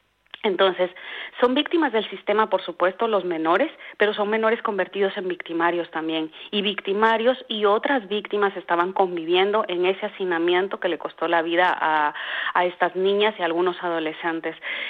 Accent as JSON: {"language": "Spanish", "country": "Guatemala", "said": "como ciudadanas guatemaltecas, tenemos que hacer un trabajo serio de reflexión respecto a en quiénes depositamos nuestro voto"}